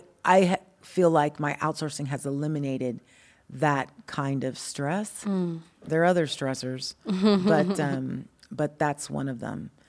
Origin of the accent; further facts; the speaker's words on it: California, United States; That's not really a California thing. Like I'm from California.